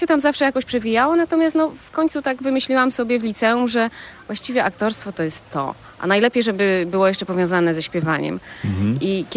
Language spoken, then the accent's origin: Polish; Gliwice, Silesian Voivodeship, Poland; now in Gdynia, Poland; Zwłaszcza, że przyjechałam ze Śląska. Co prawda Gliwice są w miarę zielonym miastem, do którego mam zresztą ogromny sentyment.